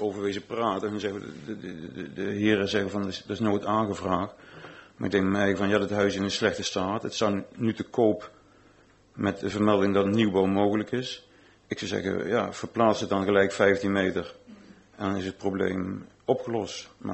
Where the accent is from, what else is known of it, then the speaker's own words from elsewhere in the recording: Valburg, Gelderland, Netherlands; born there; geboren te Valburg.